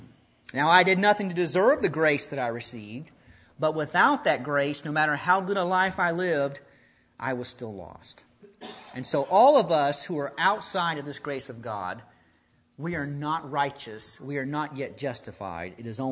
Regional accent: Texas, United States; The truth is that my father is an elder in the church in my hometown in Texas.

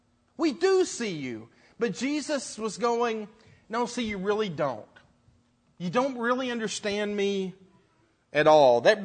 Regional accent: Lubbock, Texas, United States; Now, of course, I'm from Lubbock, Texas, so I can only imagine what trees look like.

